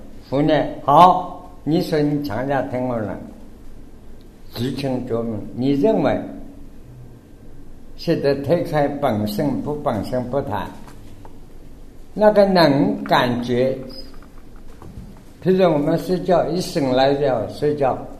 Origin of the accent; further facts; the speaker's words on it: China; 我们中国人讲话不是